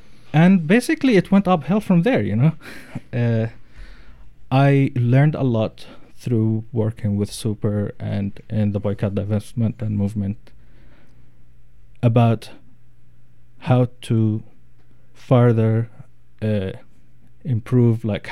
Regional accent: Gaza Strip, Palestine; I grew up I was born and raised in the Gaza Strip, Palestine.

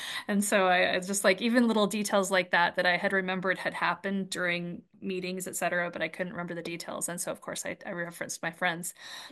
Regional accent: United States; I would definitely be unsafe as an American, you know, as a foreigner walking around.

